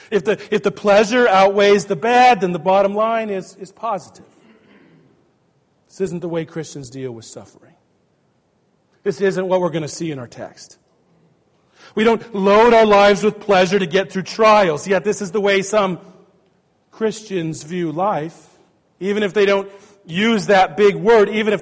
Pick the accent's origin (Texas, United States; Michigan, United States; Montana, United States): Montana, United States; there is this family that I know from where I grew up in Montana.